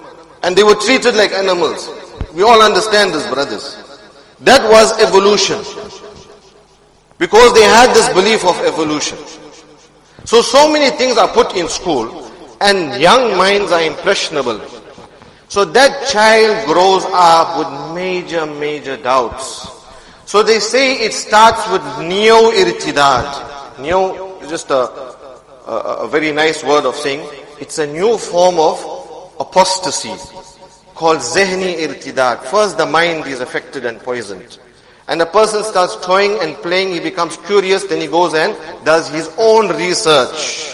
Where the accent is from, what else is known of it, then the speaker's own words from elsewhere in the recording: South Africa; You know, in history, you read about the people of South Africa, the Khoisan. I'm a Khoisan, okay?